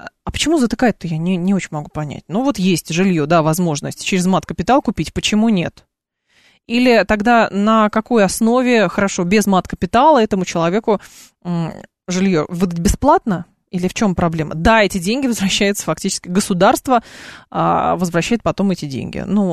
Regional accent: Moscow, Russia; мы москвичи

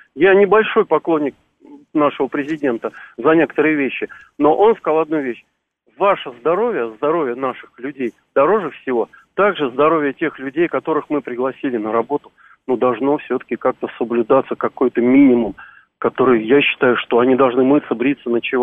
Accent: Moscow, Russia; я из Москвы

